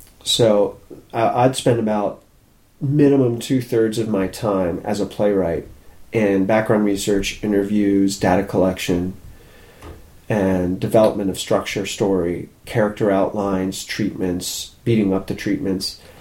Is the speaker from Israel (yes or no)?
no; Washington, D.C. area, United States; I was born in Washington, D.C. Yeah. I grew up outside D.C.